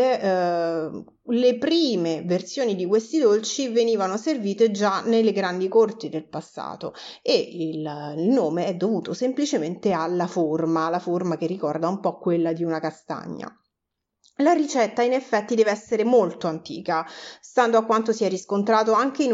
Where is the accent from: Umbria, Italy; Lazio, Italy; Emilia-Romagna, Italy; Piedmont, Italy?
Lazio, Italy; Parto sempre dalla mia città d'origine, dalla tradizione della regione del Lazio